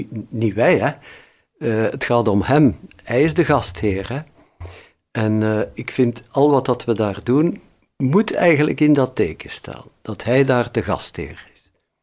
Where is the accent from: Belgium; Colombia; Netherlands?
Belgium; Hoegaarden, Flanders; also born or lived in Tienen; Ik ben geboren in Tiene, in 49, dus je kunt zien hoe oud ik ben. En de eerste 20 jaar van mijn leven heb ik gewoond in Hoegaarde. Vandaar zijn mijn ouders. En daar heb ik dus heel mijn jeugd doorgebracht, naar de lagere school geweest.